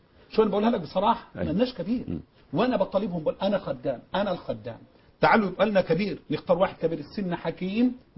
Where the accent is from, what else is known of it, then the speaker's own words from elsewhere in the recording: Egypt; كمذهب خامس عندنا في مصر